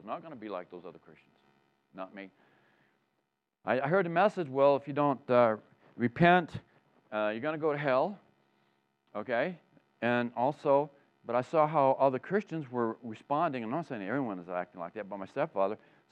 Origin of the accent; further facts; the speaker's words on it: Maine, United States; Well, I left. I'm from Maine, and I thought, well, I was doing my fighting for my country.